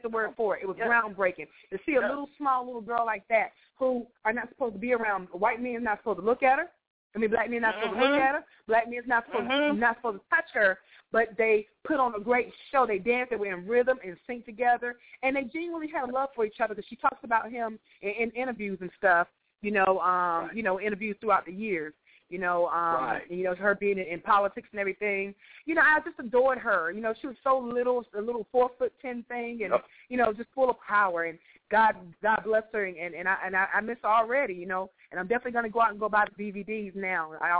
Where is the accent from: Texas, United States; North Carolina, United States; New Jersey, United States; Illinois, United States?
North Carolina, United States; It's just crazy up there in North Carolina. And they're saying it's worse down here than my hometown or home state North Carolina.